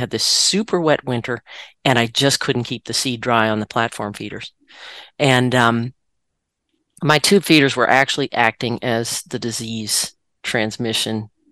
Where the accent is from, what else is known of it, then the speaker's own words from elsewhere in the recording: Virginia, United States; But get this, I grew up in Virginia, and when I went north to school in Cambridge, Massachusetts